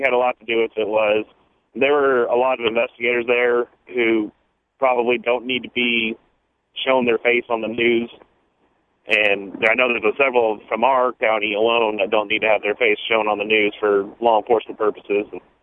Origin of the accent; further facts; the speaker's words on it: Dallas, Texas, United States; I grew up in Dallas, and I lived in Dallas the majority of my life, and I just recently moved up here